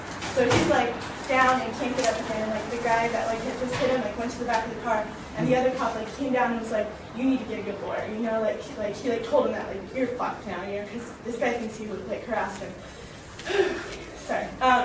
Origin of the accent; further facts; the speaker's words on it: Texas, United States; I'm living in Berkeley now, but I'm originally from Texas, and we have a lot of things that are wrong there.